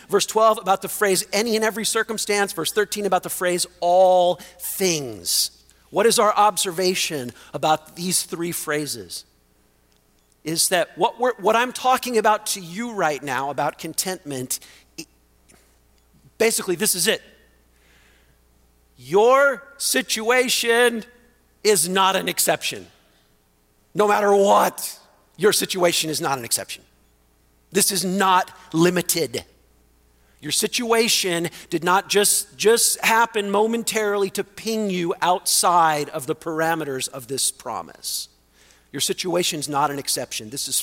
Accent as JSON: {"language": "English", "town": "North Hollywood", "region": "California", "country": "United States", "tie": "born or raised there", "said": "I grew up in North Hollywood, lots of chances to see actors and athletes."}